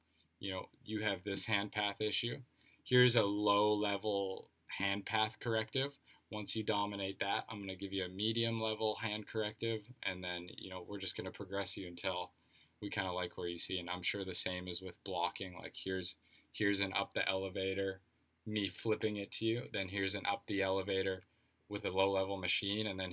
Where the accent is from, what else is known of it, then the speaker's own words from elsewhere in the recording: Grand Forks, North Dakota, United States; Dude, I'm from Grand Forks.